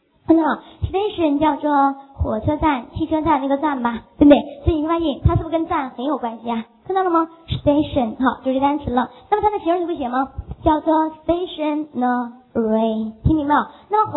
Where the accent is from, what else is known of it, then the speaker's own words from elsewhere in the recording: Guangzhou, Guangdong, China; 咱们广州人叫情绪吧